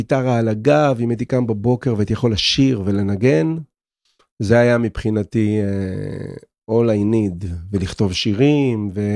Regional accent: Petah Tikva, Central District, Israel; born there; also born or lived in Nazareth Illit; נולדתי בפתח תקווה, בגיל 2 ההורים שלי עברו לנצרת עילית

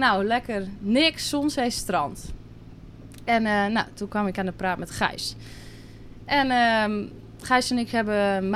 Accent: Drenthe, Netherlands; moved away as an adult; now in Curaçao; Ik kom uit Drenthe, een klein dorpje. En daar heb ik altijd gewoond, ben ik opgegroeid. En nu woon ik opeens op een zeilboot in de Caribbean.

